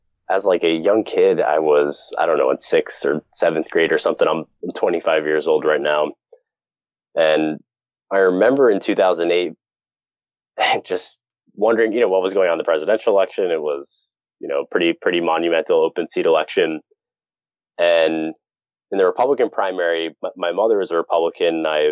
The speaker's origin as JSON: {"language": "English", "region": "New Jersey", "country": "United States", "said": "Sadly, I'm from New Jersey, and you know, just given our primary status and being a very blue state, he didn't perform very well there."}